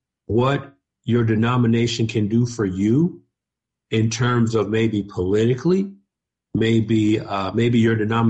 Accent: Atlanta, Georgia, United States; I was a member of Dr. Charles Stanley's church in Atlanta, my hometown, for 23 years.

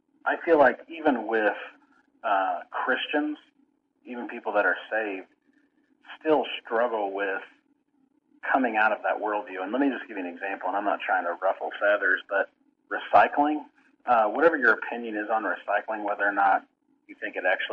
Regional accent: Indiana, United States; And growing up in Indiana, nobody did that.

